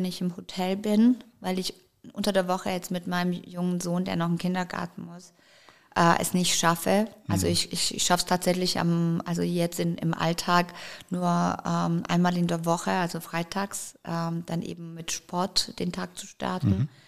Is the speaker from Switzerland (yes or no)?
no; Stuttgart, Baden-Württemberg, Germany; Da ist es natürlich mein Ursprung, meine Heimat und da hat ja auch alles irgendwo auch begonnen